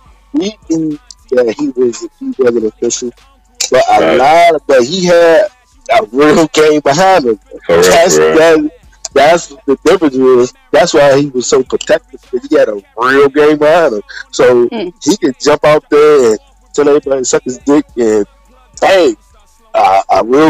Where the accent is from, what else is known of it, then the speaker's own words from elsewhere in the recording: Baltimore, Maryland, United States; Or just even when I was in Baltimore, like growing up in Baltimore, it's like